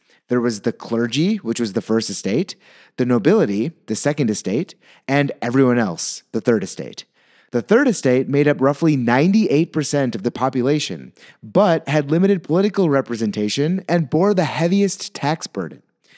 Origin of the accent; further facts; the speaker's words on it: Milwaukee, Wisconsin, United States; I grew up in Milwaukee.